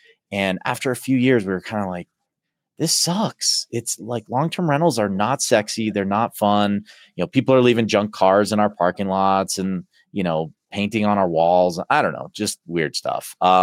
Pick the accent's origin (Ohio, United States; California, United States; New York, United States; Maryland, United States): California, United States; Lake Tahoe; So, I grew up in Lake Tahoe, California, one of the most beautiful places in the world.